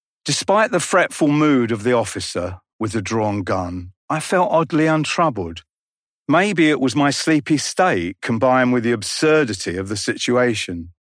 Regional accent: London, United Kingdom; I was from London, England, but they wouldn't relent.

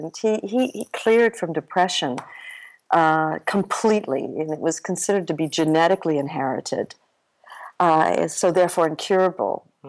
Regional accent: New York City, New York, United States; I'm from New York City, but my mom lives in upstate New York, and she's 95.

